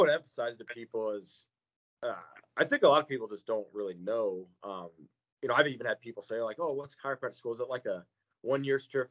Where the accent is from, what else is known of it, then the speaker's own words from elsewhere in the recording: Omaha, Nebraska, United States; I'm from Omaha